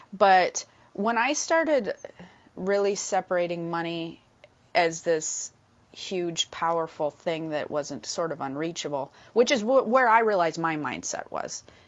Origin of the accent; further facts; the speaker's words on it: Midwest, United States; especially because we come from the Midwest, and I cannot, the work hard for every single dollar and train your kids to value the dollar is, I mean, that is the heart and soul of that place